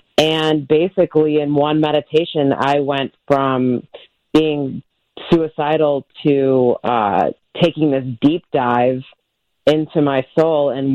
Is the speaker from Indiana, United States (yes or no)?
no; Chicago, Illinois, United States; So I grew up in Chicago, mm-hmm. lived there pretty much my whole life.